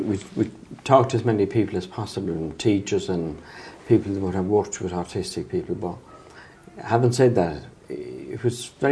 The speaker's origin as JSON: {"language": "English", "town": "Lisdoonvarna", "region": "Munster", "country": "Ireland", "moved": "yes", "said": "Yes, I'm from Listunvanna, County Clare."}